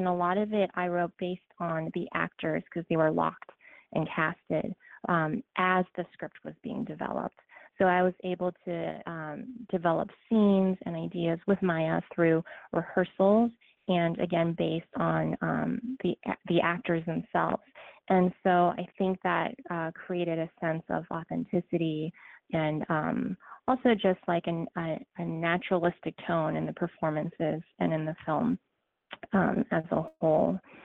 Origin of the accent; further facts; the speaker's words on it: United States; So I am Korean American, and I hope to one day be accepted as honorary Latina